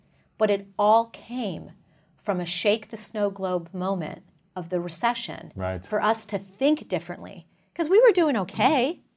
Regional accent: Texas, United States; You know, I'm a Texan, so we all know that story well.

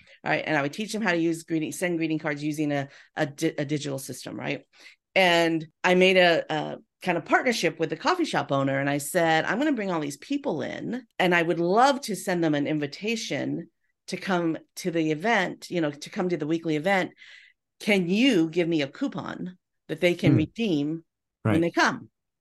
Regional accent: Castroville, California, United States; We used to play you in sports. I'm from Castroville.

